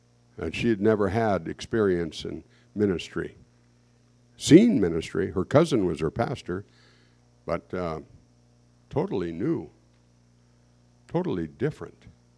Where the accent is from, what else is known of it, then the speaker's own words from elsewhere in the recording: Hoonah, Alaska, United States; 50 years ago, I went to my hometown of Hoonah to become the pastor. 20 years old.